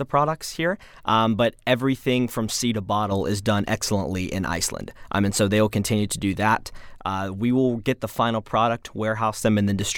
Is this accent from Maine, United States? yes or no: no; Florence, South Carolina, United States; Yeah, so I'm originally from Florence, just about an hour away from Coastal